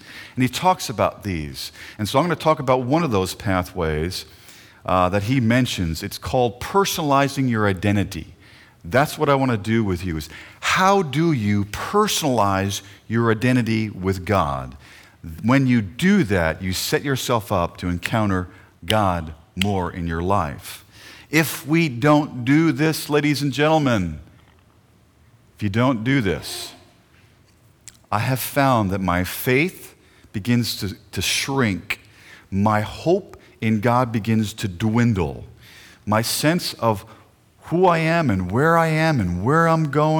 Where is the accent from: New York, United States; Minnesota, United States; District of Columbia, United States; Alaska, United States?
New York, United States; What you don't know is that the church that I grew up in New York, immigrants from Norway had come, planted the church